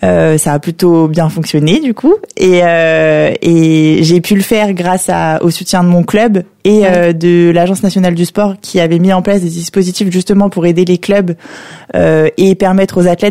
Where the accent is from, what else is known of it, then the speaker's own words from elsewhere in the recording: Lyon, Auvergne-Rhône-Alpes, France; Alors, j'ai 31 ans, comme tu l'as si bien dit. Je suis lyonnaise et je suis au club d'escrime de Saint-Gratien du coup depuis 2016, depuis après les Jeux de Rio auxquels j'ai participé. Je suis arrivée en région parisienne à 18